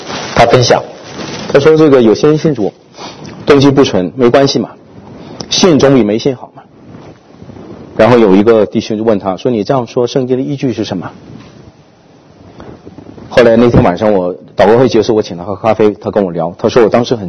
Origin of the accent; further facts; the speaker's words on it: China; moved away; 那我自己生在中国，我长在中国啊，养育我的父母是中国人，我的兄弟姐妹，我的手足是中国人，不管我离开中国多久